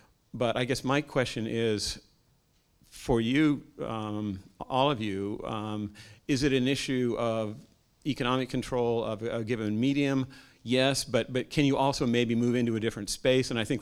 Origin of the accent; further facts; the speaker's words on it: Santa Cruz, California, United States; I'm from Santa Cruz too.